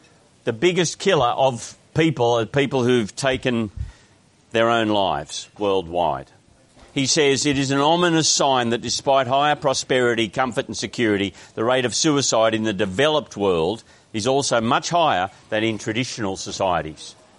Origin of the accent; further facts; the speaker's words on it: Grafton, New South Wales, Australia; I grew up in Grafton because my dad broke his ankle.